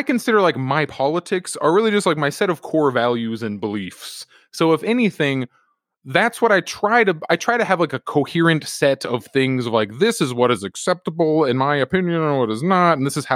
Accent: Pennsylvania, United States; Oh, I'm originally from Pennsylvania. I was born in Erie, PA, I think. And then from age 2 to 20, whatever, like after I graduated college and such, I was in Crawford County, Pennsylvania, where no one lives.

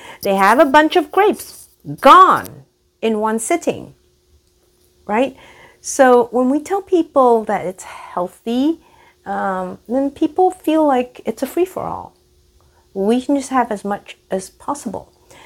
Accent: Singapore; now in United States; I grew up in Singapore, and that's the equatorial tropics. Singapore is 2 degrees north of the equator.

